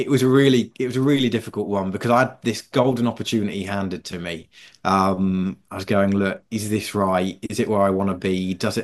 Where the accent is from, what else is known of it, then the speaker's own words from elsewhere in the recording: East of England, United Kingdom; I grew up in Norfolk